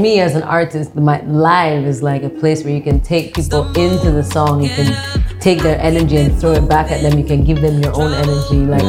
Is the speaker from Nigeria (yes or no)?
yes; Nigeria; I'm a Nigerian, cool.